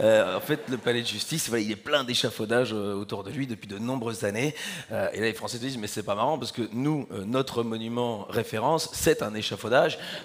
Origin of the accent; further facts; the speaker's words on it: Belgium; Je leur dis « Je suis belge », et c'est important pour moi